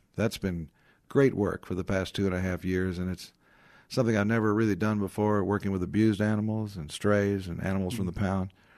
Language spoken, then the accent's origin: English; Kerrville, Texas, United States; 1986, when I ran for justice of the peace in my hometown of Kerrville, Texas, and my fellow Kerrverts returned me to the private sector.